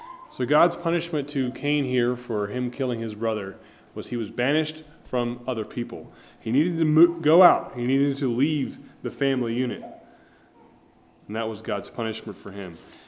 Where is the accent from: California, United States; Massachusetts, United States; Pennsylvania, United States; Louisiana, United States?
Pennsylvania, United States; I told him I was from Pennsylvania